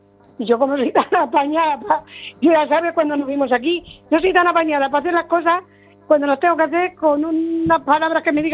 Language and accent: Spanish; Extremadura, Spain; Como buena extremeña.